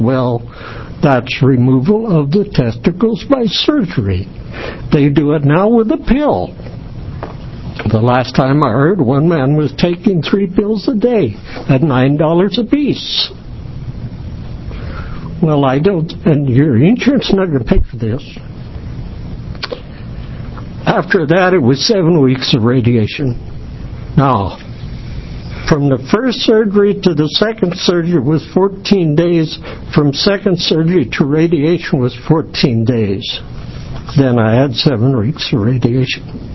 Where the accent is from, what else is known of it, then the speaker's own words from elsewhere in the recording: Pilot Rock, Oregon, United States; I'm from Pilot Rock